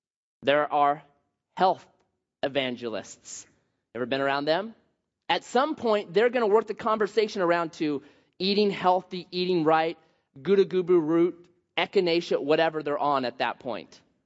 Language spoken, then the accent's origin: English; Oregon, United States; I was raised in Southern Oregon, conservative Southern Oregon